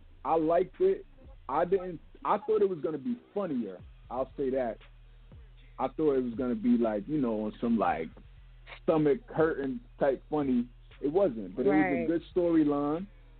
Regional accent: Brooklyn, New York, United States; You know, we're from Brooklyn. We know

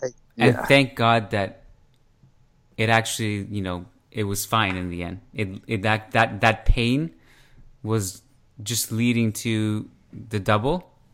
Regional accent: Canada; And I'm Canadian, which is fine. Canada is awesome

